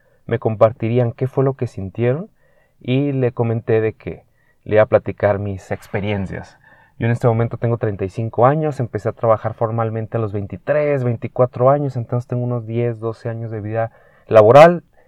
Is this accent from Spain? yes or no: no; Chihuahua, Mexico; now in Guadalajara, Mexico; vivo en Guadalajara, México, una de las tres ciudades más importantes del país. Yo originalmente vengo de Chihuahua, México, capital, que está al centro del estado de Chihuahua, cerca de Texas, Estados Unidos. Y es una ciudad de 1.200.000 habitantes.